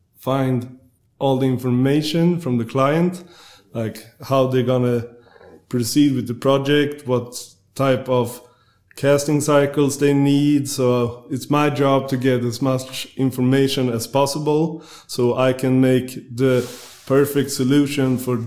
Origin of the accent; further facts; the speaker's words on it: Sweden; English is a second language; I come from Sweden.